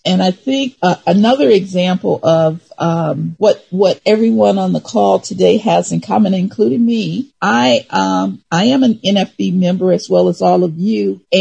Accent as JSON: {"language": "English", "town": "Detroit", "region": "Michigan", "country": "United States", "tie": "born or raised there", "also_born_or_lived": "Arkansas", "said": "I was born in Arkansas, raised in Detroit, and I moved back to Arkansas, then to California"}